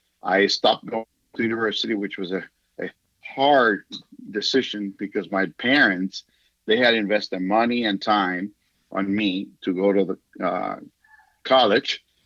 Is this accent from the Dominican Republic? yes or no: yes; Dominican Republic; English is a second language; But I went back, when I went back to the Dominican Republic, one of the things that happened that year is that I heard the gospel for the first time